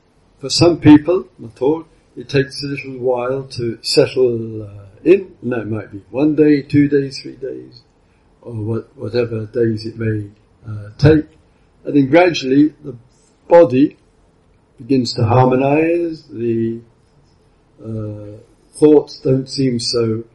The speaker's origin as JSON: {"language": "English", "region": "England", "country": "United Kingdom", "said": "You know, I'm English."}